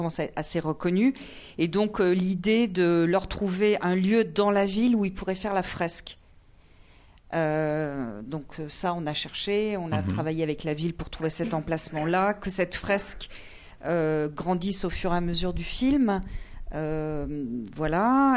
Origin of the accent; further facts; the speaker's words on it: France; also born or lived in Iceland; je suis né en Islande, mais je n'ai pas grandi là-bas. En fait, mes parents étaient déjà en France et ils sont allés à Vestmannaeyjar pour qu'on naisse là-bas.